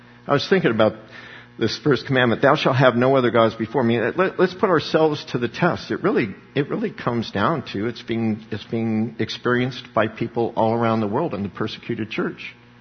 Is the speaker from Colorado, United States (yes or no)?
yes; Littleton, Colorado, United States; because I grew up in Littleton.